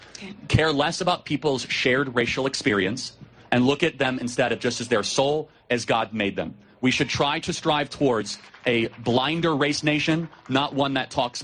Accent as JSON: {"language": "English", "country": "United States", "said": "I'm an American, and I'm going to use my mental energy to say, despite all of that, I get to succeed and flourish and prosper as a black American at the University of Tennessee."}